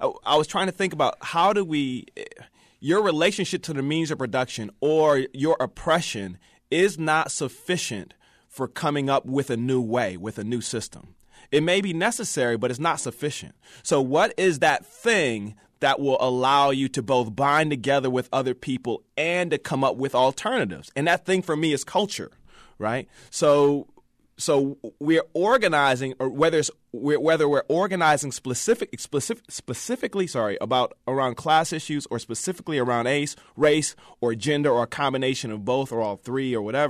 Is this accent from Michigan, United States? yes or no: yes; Detroit, Michigan, United States; I'm from Detroit too.